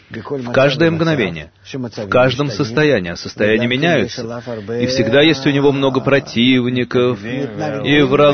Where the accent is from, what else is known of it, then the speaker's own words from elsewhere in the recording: Kiryat Gat, Southern District, Israel; Я вырос в Кириат-Гате и был самым умным учеником в классе